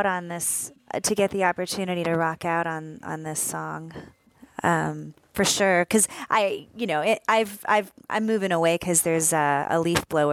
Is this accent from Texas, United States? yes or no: yes; Houston, Texas, United States; I grew up mostly in Houston